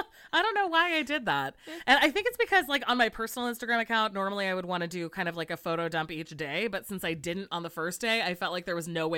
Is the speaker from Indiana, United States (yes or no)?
no; California, United States; So, but as a Californian, I'm like, shipping should be $10.